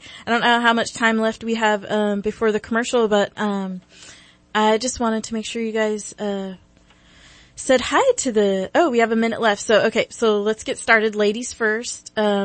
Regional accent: San Jose, California, United States; I'm from the Bay Area, you know, San Jose chick over here.

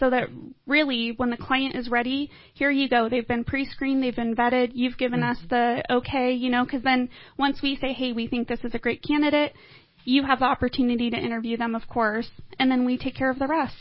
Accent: Eureka, California, United States; now in Redding, United States; So I was born and raised in Eureka. And then my dad got a job as a teacher and football coach here in Reading. So our family moved over to Reading.

